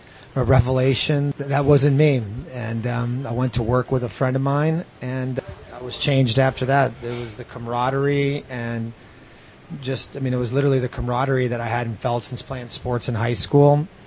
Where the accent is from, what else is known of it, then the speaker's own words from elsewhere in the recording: Cuernavaca, Morelos, Mexico; also born or lived in Mexico City; I was born in Mexico City and grew up an hour and a half south of Mexico City in a city called Cuernavaca.